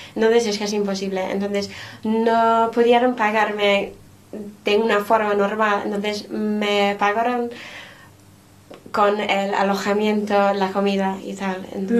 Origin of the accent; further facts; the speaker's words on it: United Kingdom; Spanish is a second language; yo soy británica y me encanta ser británica